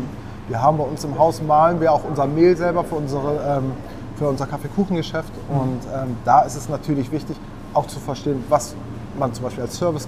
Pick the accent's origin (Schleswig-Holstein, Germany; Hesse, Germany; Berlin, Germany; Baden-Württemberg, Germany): Schleswig-Holstein, Germany; Wir kommen aus Ostholstein. Wir haben einen Landgasthof im Herzen der ostholsteinischen Schweiz.